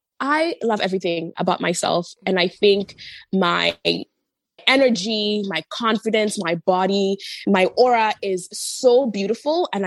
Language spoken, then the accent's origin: English; Kenya; I was born and raised in Kenya and born into a family of two.